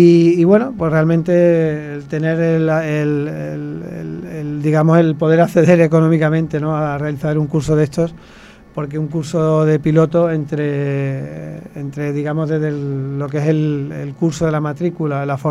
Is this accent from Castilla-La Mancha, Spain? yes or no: no; Málaga, Andalusia, Spain; como bien le he dicho antes, yo soy malagueño, llevo muchos años en el aeroclub, desde el año 95